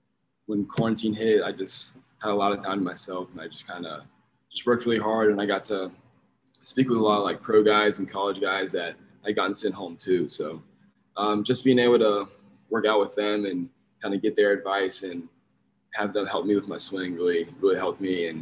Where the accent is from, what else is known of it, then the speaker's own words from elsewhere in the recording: Tuscaloosa, Alabama, United States; so my mom was born in Tuscaloosa, and I was born in Tuscaloosa. So we kind of grew up Tide fans